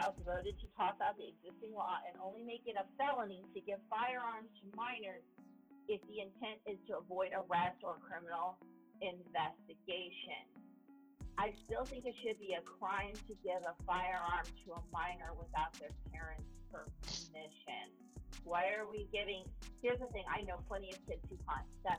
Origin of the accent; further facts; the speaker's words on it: Missouri, United States; And I'm from Missouri. You gotta understand, I'm from Missouri.